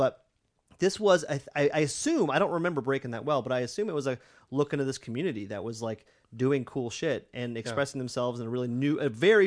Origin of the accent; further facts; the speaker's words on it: the South, United States; Yeah, I do. I'm from the South.